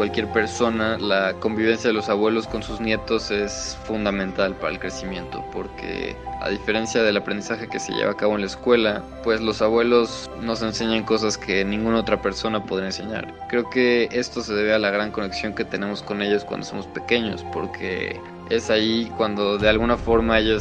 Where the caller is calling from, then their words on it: Mexico; los escucho desde México.